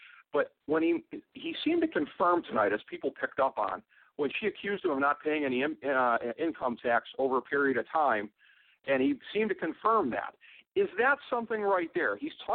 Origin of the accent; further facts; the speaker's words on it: Cleveland, Ohio, United States; how he has gone coming here to my hometown of Cleveland, getting booed off the stage during the convention